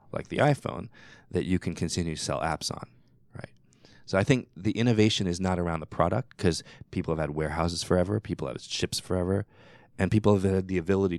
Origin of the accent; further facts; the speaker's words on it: New York, United States; I grew up in New York, and in Soho they had coffee cafes